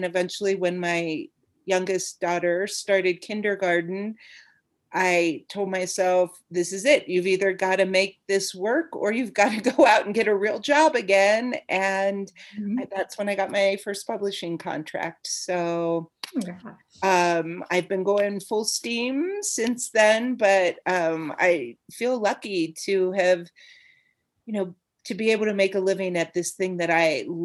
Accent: Midwest, United States; now in Colorado, United States; I am originally from the Midwest, but I've spent over half my life now in Colorado.

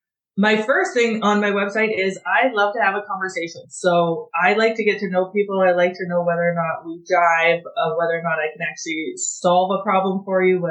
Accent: Canada; accent: Canadian; I am in Alberta, Canada. If you can't tell, we're Canadian accents a little different.

